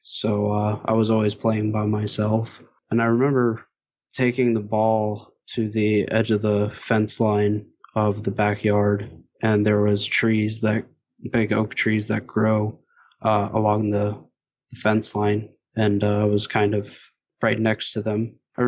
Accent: Okeechobee, Florida, United States; This happened in the backyard of my parents' home in my hometown, Okeechobee, Florida. It was a small town, nothing too crazy, nothing too busy.

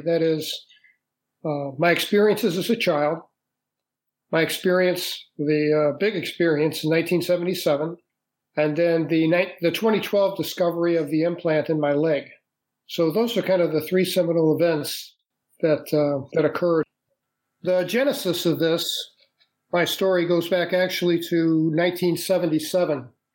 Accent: St. Louis, Missouri, United States; you know, we're city kids, man. I grew up in St. Louis.

